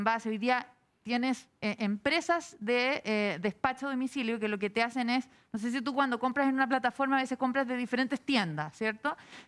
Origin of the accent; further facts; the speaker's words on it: Viña del Mar, Valparaíso, Chile; De Viña, yo soy de Viña.